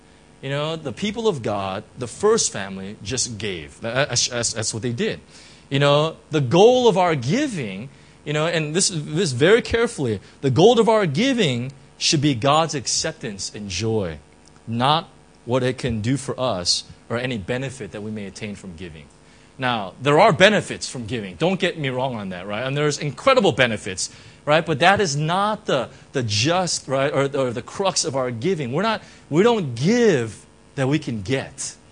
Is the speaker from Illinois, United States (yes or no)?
no; California, United States; You know, I'm from Orange County and whatnot.